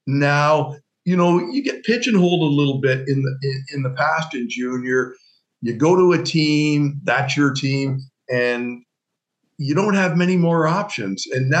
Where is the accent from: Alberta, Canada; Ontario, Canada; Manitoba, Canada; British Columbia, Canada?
Ontario, Canada; Burlington; It was what I was raised on as a kid growing up in Burlington.